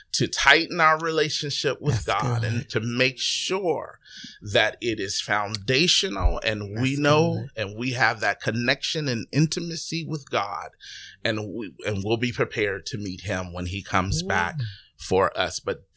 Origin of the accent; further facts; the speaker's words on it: Youngstown, Ohio, United States; I'm from Youngstown, Ohio, as you read in my bio.